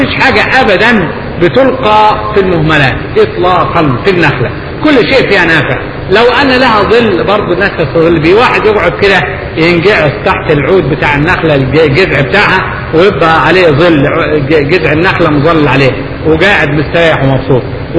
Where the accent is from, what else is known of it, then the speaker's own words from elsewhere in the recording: Upper Egypt, Egypt; والله عندنا في الصعيد كل البيوت مسقوفة بالجريد